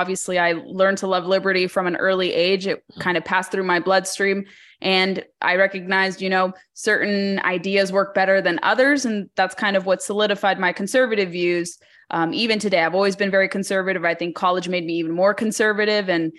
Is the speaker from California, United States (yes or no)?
yes; California, United States; moved away as an adult; Well, I kind of saw the writing on the wall in California. I hate to abandon my home state